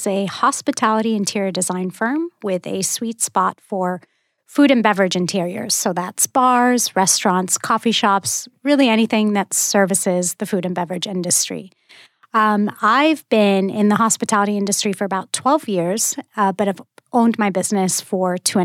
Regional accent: Bahrain; moved away as an adult; also born or lived in Kuwait; now in United States; So I was born in Kuwait, but actually raised on the island of Bahrain or the Kingdom of Bahrain. I did finish out high school in Kuwait and then moved to the U.S. for college. So I've been here for about 17 years now.

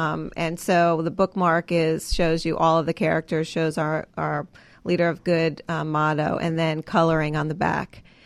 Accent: New York, United States; And I'm from New York, so it's almost like coming full circle with being at FAO Schwarz and now Madame Alexander.

